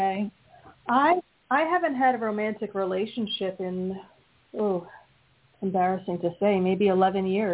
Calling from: Pennsylvania, United States; also born or lived in Manhattan; from Pennsylvania.

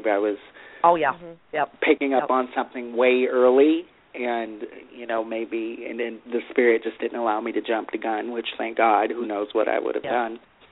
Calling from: Texas, United States; Hi, ladies. … from Texas.

